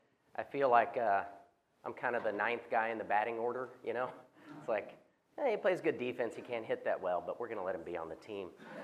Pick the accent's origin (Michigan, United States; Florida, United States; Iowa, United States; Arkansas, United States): Arkansas, United States; He grew up in Fayetteville. I grew up in Arkansas. So I'm a Razorback fan.